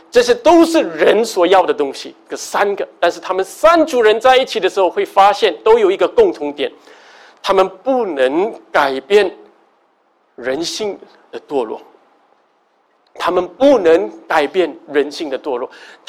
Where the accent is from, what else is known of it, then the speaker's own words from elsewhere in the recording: Singapore; 我们新加坡社会是孔夫子的教导